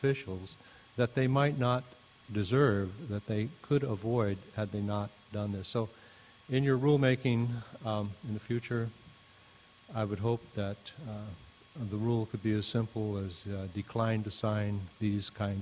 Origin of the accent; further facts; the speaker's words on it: Poulsbo, Washington, United States; I'm from Paulsbow.